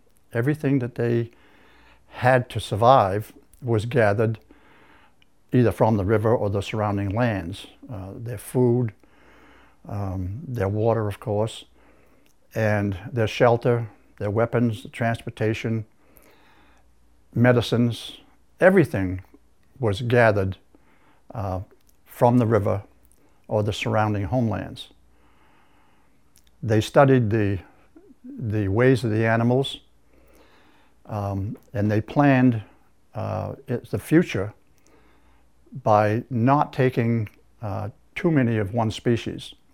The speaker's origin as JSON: {"language": "English", "town": "Indian Island", "region": "Maine", "country": "United States", "tie": "born or raised there", "said": "Penobscot Nation. I was born and raised on Indian Island, the central homeland of the Penobscot Nation."}